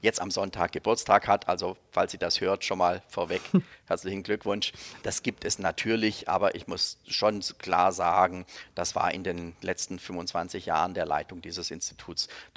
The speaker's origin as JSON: {"language": "German", "region": "Baden-Württemberg", "country": "Germany", "accent": "Swabian", "lives_now": "Northeast Germany", "said": "ich bin jetzt seit sehr, sehr langer Zeit hier oben im Nordosten. Ich glaube, da würde das Schwäbisch eher in der Kommunikation Schwierigkeiten bereiten. Aber ich höre es schon noch. Also, wir könnten das auch schon auch in Schwäbisch machen."}